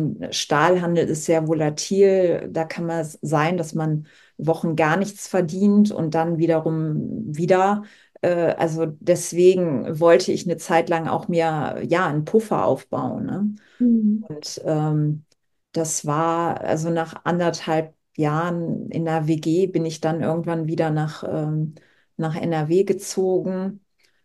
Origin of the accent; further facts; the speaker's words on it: Slovenia; Dann wollte ich auch immer mit meiner Heimat Slowenien zusammenarbeiten